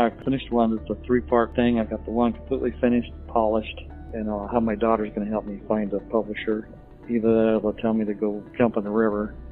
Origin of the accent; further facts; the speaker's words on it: Los Angeles, California, United States; also born or lived in Denver; I was born in Denver and raised there till third grade. Then we moved to Los Angeles.